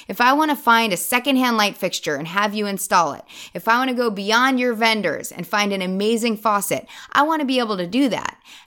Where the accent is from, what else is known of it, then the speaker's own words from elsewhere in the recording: New Jersey, United States; we speak the same language. We're both from Jersey.